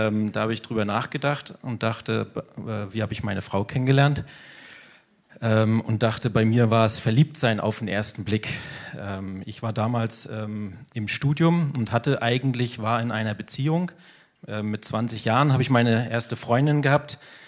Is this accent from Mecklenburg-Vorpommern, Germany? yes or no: yes; Rostock, Mecklenburg-Vorpommern, Germany; ich war dann ein halbes Jahr im Praxissemester in meiner Heimat in Rostock und konnte dort nicht zur Jugend gehen, weil bei den Methodisten, wo ich damals beheimatet war, gab es keine Jugend mehr